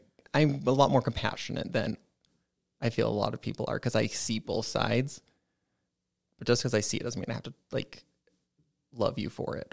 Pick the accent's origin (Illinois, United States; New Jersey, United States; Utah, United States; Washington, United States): Utah, United States; Kearns; also born or lived in Riverton; Originally born and raised on the west side. So I was born and raised in Kearns, and then I moved to Riverton at a very young age, and that's where I currently am still.